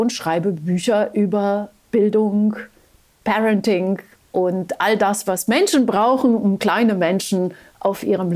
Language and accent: German; Romania; als Mensch mit lateinischen Wurzeln, ja, ich bin in Rumänien aufgewachsen, mein Vater war halb Franzose, ich bin in dieser lateinischen Welt zu Hause.